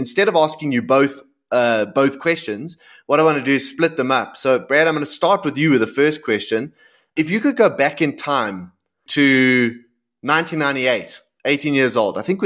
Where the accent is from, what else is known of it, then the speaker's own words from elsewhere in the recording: South Africa; Gentlemen, as a fan and as a friend and as a South African, I'm just really grateful for the work you're doing.